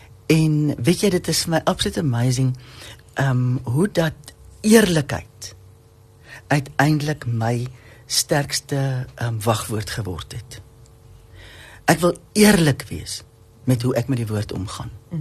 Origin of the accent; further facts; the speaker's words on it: Free State, South Africa; ek het in die Vrystaat groot geword.